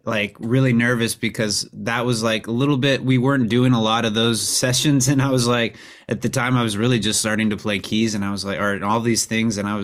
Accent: Lake Jackson, Texas, United States; now in Austin, United States; I did grow up south of Houston in Lake Jackson and spent my time growing up in the Houston area, and then moved to Austin for school and whatnot

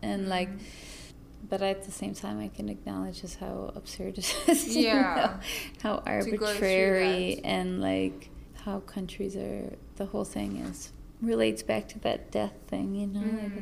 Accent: Joliet, Illinois, United States; moved away as an adult; now in Toronto, Canada; I grew up in Illinois.

